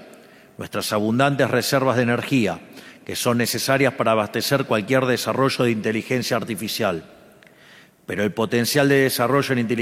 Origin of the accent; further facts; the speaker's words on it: Argentina; como argentinos y como occidentales orgullosos del legado de nuestros antepasados